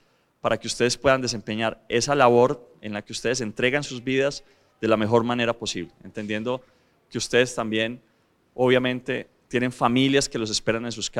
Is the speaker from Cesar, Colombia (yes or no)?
no; Antioquia, Colombia; Quiero decirles a los ojos que yo, como antioqueño, también estoy orgulloso de ustedes